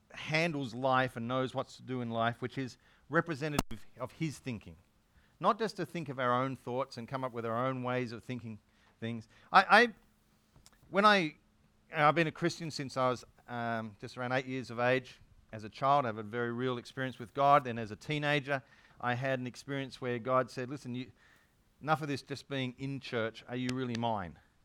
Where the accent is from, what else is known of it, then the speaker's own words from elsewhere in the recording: Yarrawonga, Victoria, Australia; I grew up in Yarrawonga, but I went to school in Wangaratta for my high school, Wang Tech.